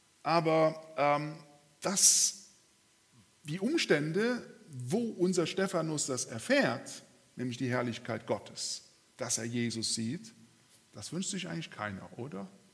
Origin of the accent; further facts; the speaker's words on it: North Rhine-Westphalia, Germany; wo ich herkomme, aus Darben